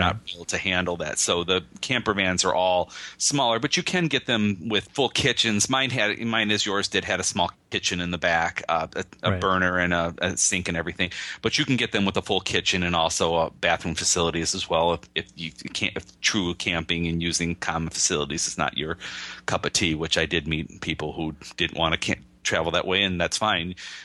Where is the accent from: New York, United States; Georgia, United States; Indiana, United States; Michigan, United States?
Michigan, United States; but I am from Michigan, and our winters are notoriously unpleasant.